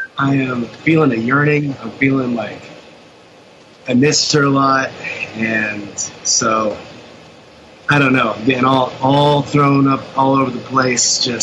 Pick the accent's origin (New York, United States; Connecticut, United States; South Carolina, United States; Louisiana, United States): South Carolina, United States; We're from South Carolina.